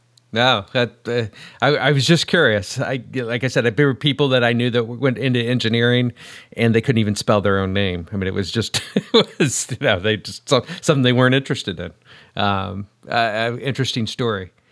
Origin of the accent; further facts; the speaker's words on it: Indiana, United States; you know, because I'm from Indiana